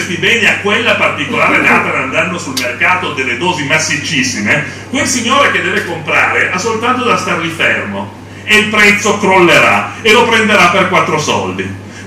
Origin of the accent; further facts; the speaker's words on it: Turin, Piedmont, Italy; io vengo da Torino